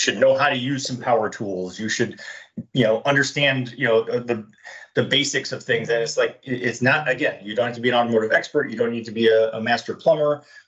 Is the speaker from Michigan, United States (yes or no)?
yes; Detroit, Michigan, United States; I grew up in Detroit in an era when you could actually open the hood of the car